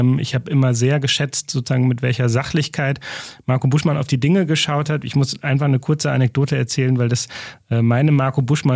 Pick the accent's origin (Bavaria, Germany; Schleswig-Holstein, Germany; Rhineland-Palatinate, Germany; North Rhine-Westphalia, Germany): North Rhine-Westphalia, Germany; Dortmund; das sage ich als Dortmunder